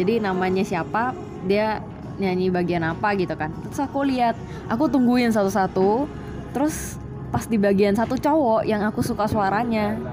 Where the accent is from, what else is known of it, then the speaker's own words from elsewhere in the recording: West Nusa Tenggara, Indonesia; aku kan aslinya Lombok. Jadi waktu balik ke Lombok, balik ke rumah